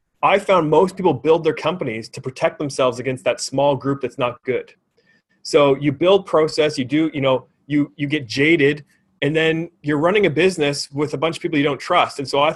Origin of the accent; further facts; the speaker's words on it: Canada; Like, I'm Canadian.